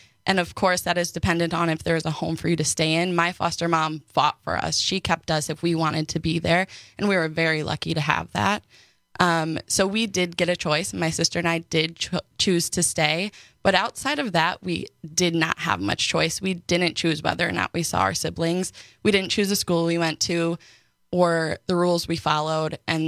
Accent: Milwaukee, Wisconsin, United States; born there; also born or lived in Hurley

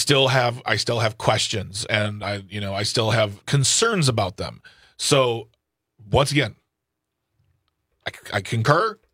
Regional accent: United States; Because I'm an American living in this country too, and I don't own a giant boat.

